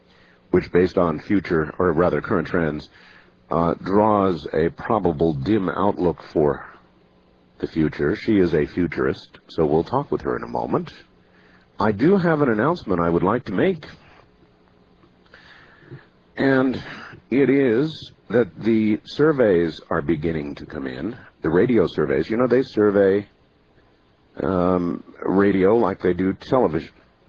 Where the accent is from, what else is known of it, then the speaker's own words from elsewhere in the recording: Northeast, United States; I grew up in the Northeast, and to be on the radio station that you grew up with is a serious psychological, it's for me an impediment.